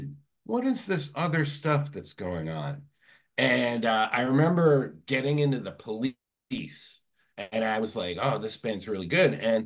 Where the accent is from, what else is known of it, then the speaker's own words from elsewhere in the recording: Harwich, Massachusetts, United States; Well, I mean, I grew up on the Cape. I grew up in Harwich.